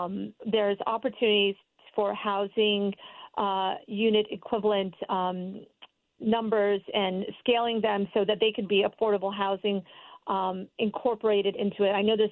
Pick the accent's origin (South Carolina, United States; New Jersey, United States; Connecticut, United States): Connecticut, United States; Stamford; also born or lived in Westport / New Canaan / Fairfield; And that is where this beautiful state, which I grew up in, I grew up in Stamford, I've lived in Westport and New Canaan, I've also lived in Fairfield.